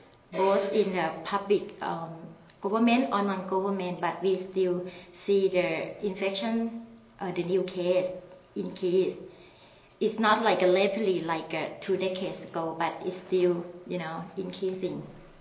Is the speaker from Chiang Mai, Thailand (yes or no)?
no; Bangkok, Thailand; English is a second language; I'm from Bangkok, Thailand.